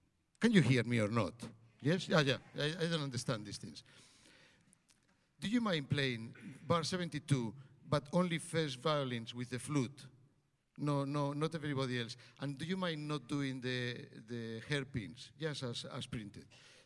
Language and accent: English; Santander, Cantabria, Spain; But you know, in Santander, my hometown, there was no violin teacher.